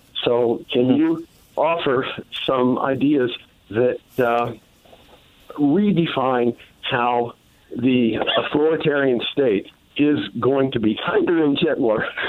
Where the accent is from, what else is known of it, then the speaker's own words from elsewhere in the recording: Philadelphia, Pennsylvania, United States; now in Indianapolis, United States; I'm formerly from Philly and formerly of West Philly